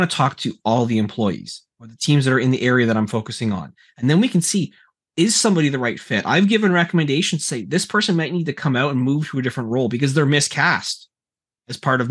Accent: Canada; I'm a Canadian guy, right?

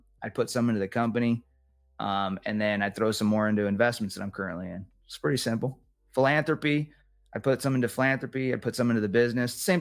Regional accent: California, United States; now in Florida, United States; I have a dog, my wife, and we're here in Florida. I'm originally from California.

